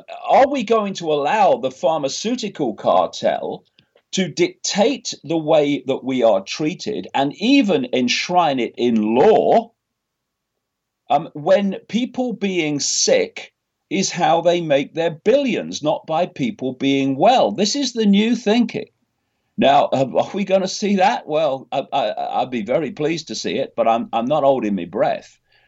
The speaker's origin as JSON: {"language": "English", "town": "Leicester", "region": "East Midlands", "country": "United Kingdom", "tie": "born or raised there", "said": "I was brought up in Leicester in the 1950s and onwards in a Labour Party a family."}